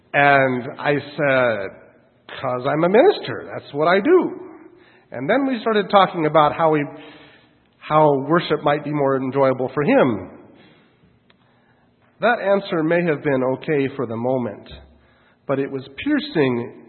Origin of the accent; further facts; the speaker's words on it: South Dakota, United States; I will be going back to a church in my home state of South Dakota.